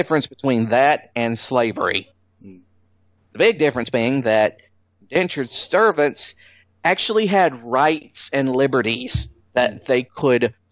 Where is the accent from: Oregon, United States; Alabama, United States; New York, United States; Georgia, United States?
Georgia, United States; a lot of them especially were in penal colonies like my home state of Georgia.